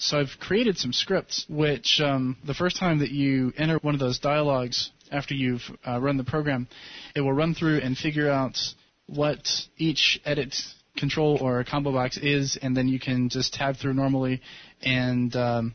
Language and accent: English; Arkansas, United States; from Arkansas.